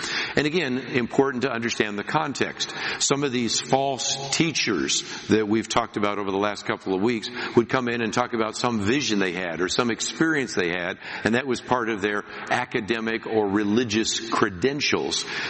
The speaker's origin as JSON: {"language": "English", "town": "Berkeley", "region": "California", "country": "United States", "tie": "born or raised there", "said": "Growing up in Berkeley, I saw some people that had pharmacological visions"}